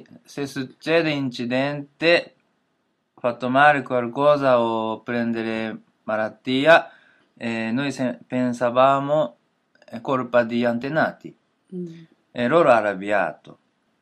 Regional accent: Japan; Italian is a second language; giapponese, e adesso vivo qui in Giappone. Io ho vissuto in Italia per motivo di studiare cucina italiana.

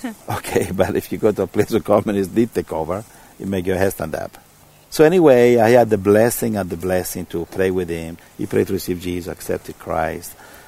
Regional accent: Italy; I was from Italy.

